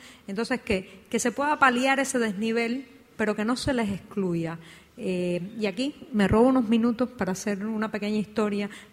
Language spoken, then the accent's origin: Spanish; Cuba; ¡Ich komme aus Cuba! Yo vengo de Cuba, ¿no?